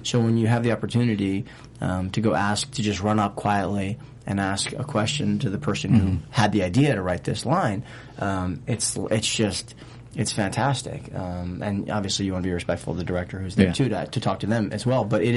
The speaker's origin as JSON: {"language": "English", "town": "Boston", "region": "Massachusetts", "country": "United States", "said": "I'm from Boston, and I go on a yoga retreat."}